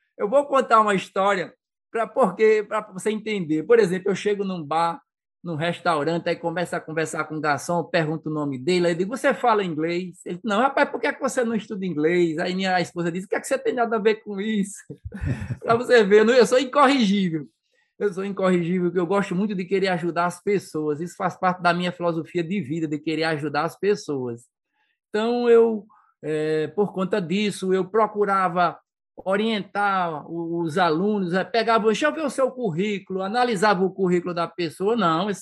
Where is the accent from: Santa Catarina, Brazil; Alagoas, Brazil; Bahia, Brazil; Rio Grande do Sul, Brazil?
Alagoas, Brazil; Palmeira dos Índios; eu sou alagoano da cidade de Palmeira dos Índios, Alagoas, dista 130 quilômetros de Maceió. Palmeira fica no agreste alagoano.